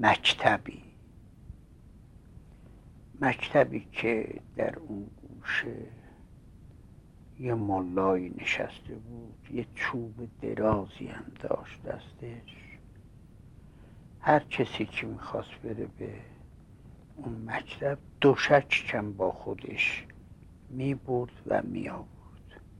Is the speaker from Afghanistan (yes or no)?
no; Iran; accent: Azerbaijani; Persian is a second language; لهجه ای داشتم، الانم دارم، هر کسی با ما اولین دفعه صحبت بکنه میفهمی که ما آذربایجانی هستیم، آذری هستیم، از لهجه‌مون میفهمم.